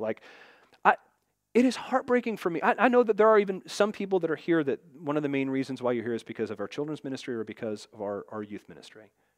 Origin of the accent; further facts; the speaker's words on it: Seattle, Washington, United States; I came from Seattle, kind of a secular place down here.